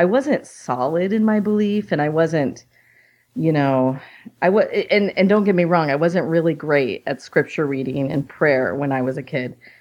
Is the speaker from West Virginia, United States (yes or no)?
no; Vancouver, Washington, United States; I grew up here in the Portland, Oregon area, in Vancouver, Washington.